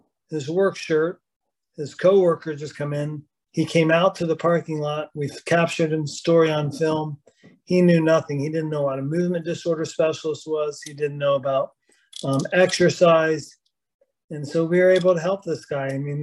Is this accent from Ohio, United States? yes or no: yes; Columbus, Ohio, United States; I grew up in Columbus, Ohio, and I followed the Cincinnati Reds as a kid.